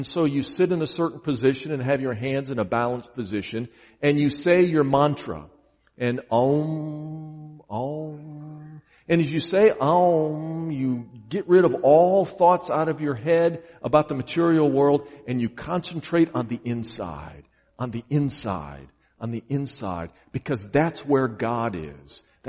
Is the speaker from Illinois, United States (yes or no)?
yes; Chicago, Illinois, United States; Now, I grew up in Chicago, so I had to read this in a book